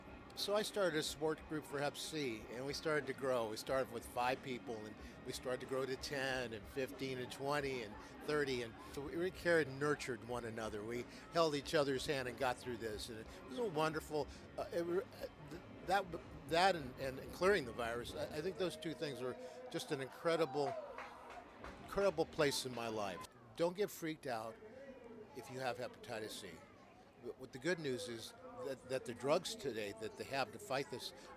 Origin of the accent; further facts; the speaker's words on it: San Francisco, California, United States; I grew up in San Francisco during the 50s and 60s, right in the middle of everything that was going on at the time.